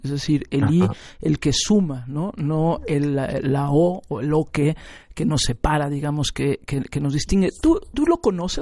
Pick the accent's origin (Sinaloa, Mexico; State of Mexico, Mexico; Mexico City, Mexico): State of Mexico, Mexico; durante una época de mi infancia aquí en México me tocó vivir pues prácticamente enfrente de un seminario de agustinos, aquí ¿no? en el Estado de México.